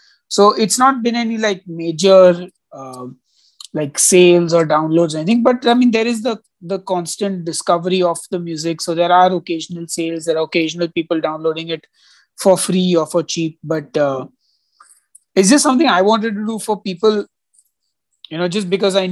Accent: India; as an Indian citizen, I cannot crowdfund on Kickstarter, nor can I use Indiegogo.

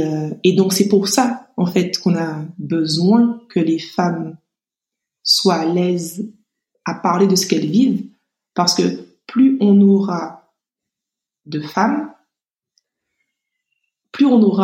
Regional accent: Martinique, France; étant donné que je suis martiniquaise, je suis donc beaucoup citée aux Antilles lorsqu'on parle de cette maladie.

